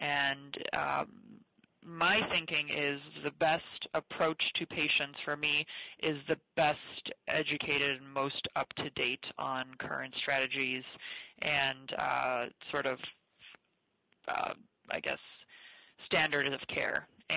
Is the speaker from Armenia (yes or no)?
no; Winnipeg, Manitoba, Canada; now in New York, United States; In Canada, in Winnipeg, north of North Dakota. Far, far north.